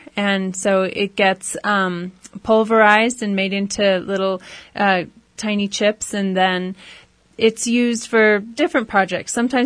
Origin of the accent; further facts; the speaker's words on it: Oregon, United States; I grew up in Oregon, and so grew up as a little bottle bill child, and collected cans every week and took them to the store.